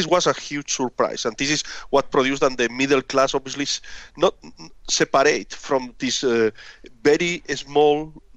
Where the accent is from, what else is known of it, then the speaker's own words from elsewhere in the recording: Catalonia, Spain; English is a second language; I'm from Catalonia.